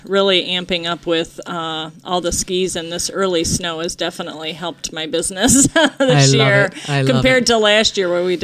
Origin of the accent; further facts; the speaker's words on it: Paw Paw, Michigan, United States; now in Grand Haven, United States; I grew up in Pawpaw, and coming from Pawpaw, which they have the Grape and Wine Festival and some activities